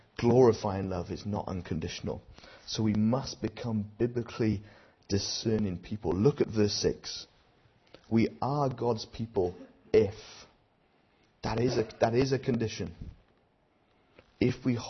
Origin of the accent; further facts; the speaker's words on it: Wales, United Kingdom; I am Welsh, even though I can't pronounce it, just to clarify.